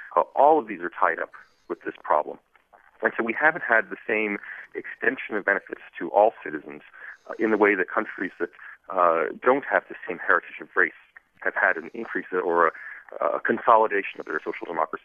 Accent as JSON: {"language": "English", "country": "United States", "lives_now": "Australia", "said": "But I'm an American, but I live in Australia, and so it's taught me to take a comparative perspective to things."}